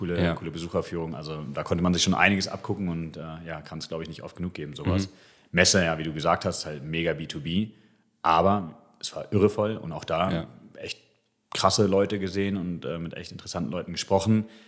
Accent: Munich, Bavaria, Germany; Als Münchner super.

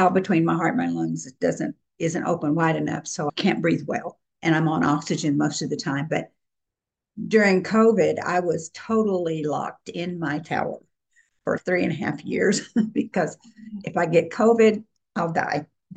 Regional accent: Mountain Green, Utah, United States; now in Liberty Hill, United States; Sorry, I just forgot to mention that I'm down here in Liberty Hill, Texas. I was formerly from Mountain Green, Utah, but I'm in outer darkness now.

